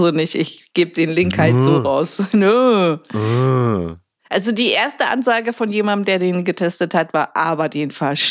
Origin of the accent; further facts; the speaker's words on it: Berlin, Germany; ich bin Berliner.